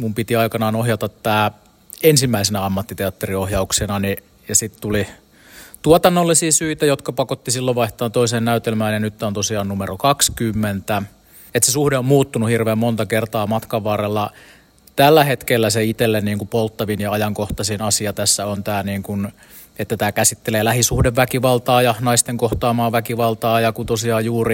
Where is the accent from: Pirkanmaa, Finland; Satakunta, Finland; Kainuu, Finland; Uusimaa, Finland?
Pirkanmaa, Finland; Tampere; Mä oon tamperelainen freelance-ohjaaja